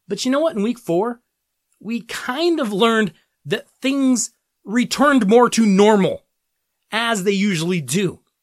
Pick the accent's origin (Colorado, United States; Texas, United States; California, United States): Colorado, United States; Denver; We also have a big Monday Night Football game in my hometown as my Denver Broncos host the Kansas City Chiefs in a Western Division rivalry game.